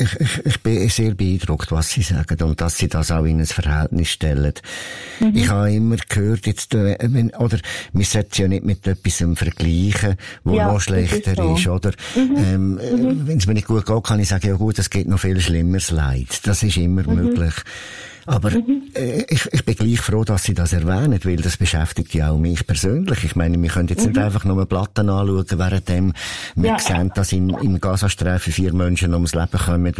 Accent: Switzerland; und natürlich auch bei uns in der Schweiz

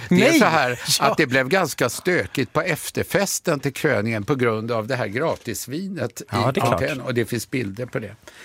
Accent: Stockholm, Stockholm County, Sweden; born there; norra Djurgården där jag är född, jag är född i Liljanskogen. Inte precis i skogen, men på Allmänna BB som låg där.

